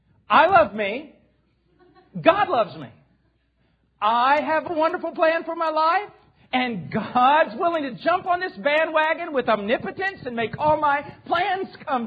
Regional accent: United States; Now, I'm an American, so I can say this.

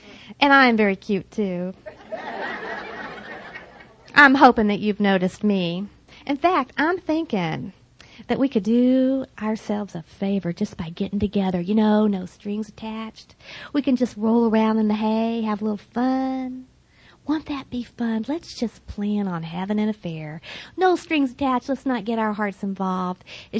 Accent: Texas, United States; I grew up in Texas. I have one.

